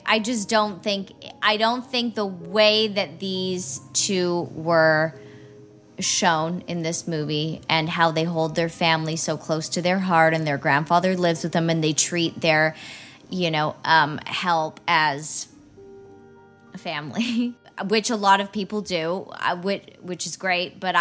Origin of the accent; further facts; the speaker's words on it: Canada; I'm so Canadian